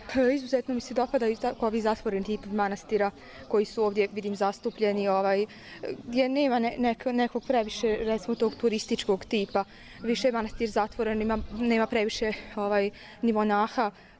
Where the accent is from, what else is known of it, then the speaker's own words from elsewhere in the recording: Kozarska Dubica, Republika Srpska, Bosnia & Herzegovina; inače sam iz Kozarske Dubice, studiram u Banja Luci pa sam tako došla s ovim pokloničkim putovanjem iz Banja Luki.